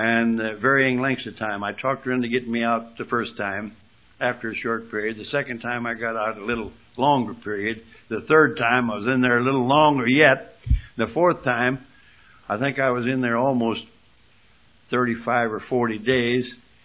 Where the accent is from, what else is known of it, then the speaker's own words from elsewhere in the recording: Wyoming, United States; I used to dance all and go to dances every night back in my home country in Wyoming.